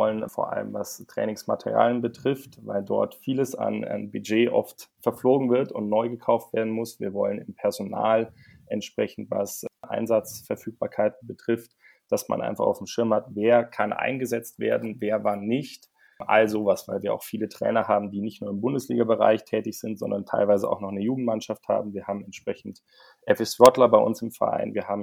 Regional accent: Munich, Bavaria, Germany; born there; Ja, bin gebürtiger Münchner, auch wenn man es nicht vielleicht raushört direkt, 27 Jahre alt. Ja, bin beim ASV München groß geworden

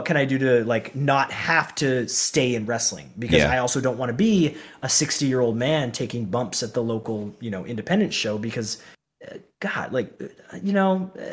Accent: Canada; now in United States; I'm from Canada.

